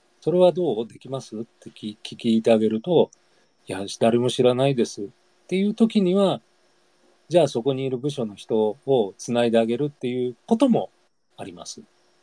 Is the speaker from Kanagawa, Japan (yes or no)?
no; Osaka, Japan; 実際に私の出身の中学校、大阪市立の中学校でですね